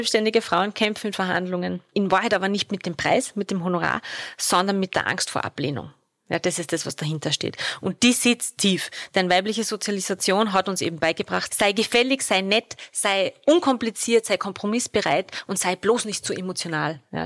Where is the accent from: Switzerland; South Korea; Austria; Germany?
Austria; Salzburg; moved away; also born or lived in Vienna / Lower Austria; Meine Heimatstadt Salzburg damals zu verlassen, um für 16 Jahre nach Wien und Niederösterreich zu gehen.